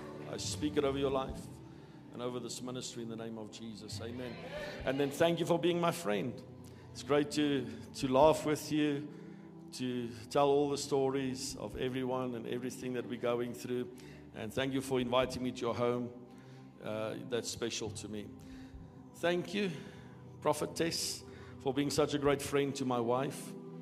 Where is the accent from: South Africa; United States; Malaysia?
South Africa; Gauteng; I grew up on the West Rand. So tonight when I came here, we started by Gordon off ramp, and I went through every set of traffic lights. I said to my wife, this is where I went to school, Florida High School.